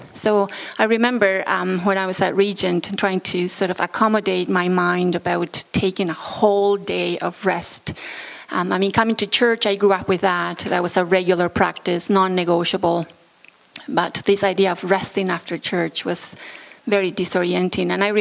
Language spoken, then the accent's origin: English; Bolivia; moved away as an adult; now in Canada; I'm originally from Bolivia. I came to Canada about 14, 15 years ago to go to Regent.